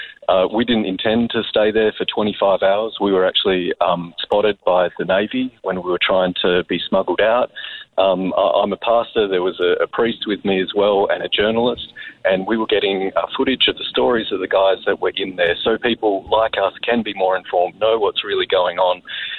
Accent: Australia

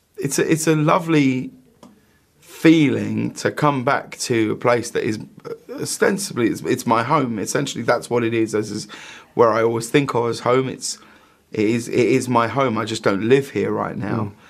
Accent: High Wycombe, South East England, United Kingdom; I remember growing up in High Wycombe thinking, going down to the Wycombe town centre, that was just the centre of the world

